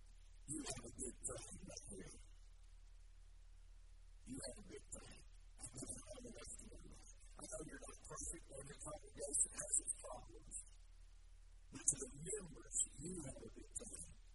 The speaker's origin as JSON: {"language": "English", "town": "Talladega", "region": "Alabama", "country": "United States", "said": "I'm from Talladega, Alabama."}